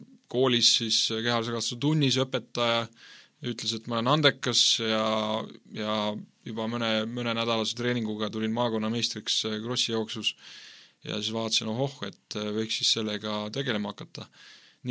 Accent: Kuressaare, Saare County, Estonia; ma olen siis sündinud ja kasvanud Saaremaal, Kuressaares ja olen pärit neljalapselisest perest. Aastal 1985 on minu nii-öelda sünniaasta.

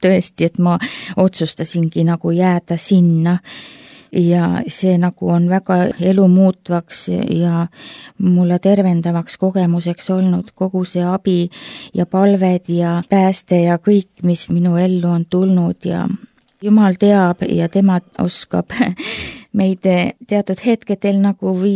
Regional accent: Mustmetsa, Ida-Viru County, Estonia; now in Tallinn, Estonia; olen Ida-Virust pärit Lüganuse vallast, Mustmeta külast ja otsustasin tulla Tallinnasse elama ja õppima

